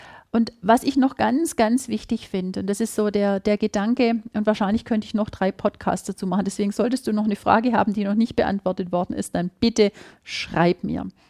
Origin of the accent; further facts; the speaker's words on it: Baden-Württemberg, Germany; accent: Swabian; du hörst an meiner Sprache, ich komme aus dem Schwabenland